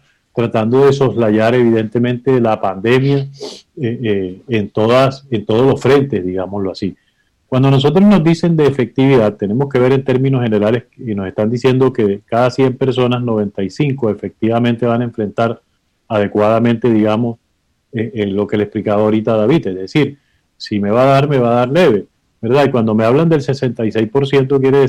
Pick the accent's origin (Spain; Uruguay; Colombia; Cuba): Colombia; A mí como colombiano me interesa, además de médico